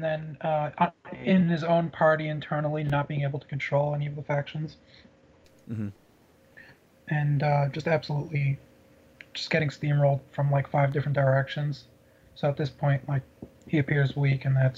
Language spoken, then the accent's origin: English; United States; No, actually, I grew up in the United States, but I did spend about 2.5 years in Israel.